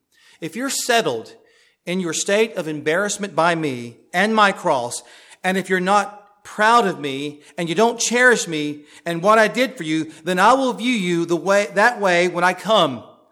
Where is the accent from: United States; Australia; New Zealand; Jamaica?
United States; Florida; I'm from Florida. It doesn't mean that Floridians get up and leave.